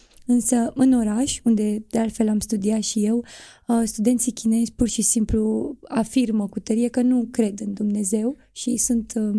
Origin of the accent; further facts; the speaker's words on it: South Africa; now in Romania; sunt din Africa de Sud și acum mă aflu în România